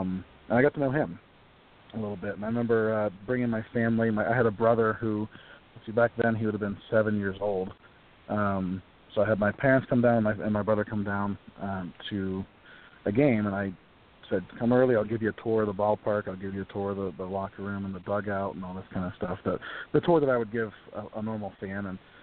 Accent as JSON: {"language": "English", "region": "Pennsylvania", "country": "United States", "tie": "born or raised there", "said": "it was the highlight of my life to work for my hometown team, a team I grew up following, that my dad grew up following, that my grandpa was drafted by. Just to be able to work for a team like the Pirates"}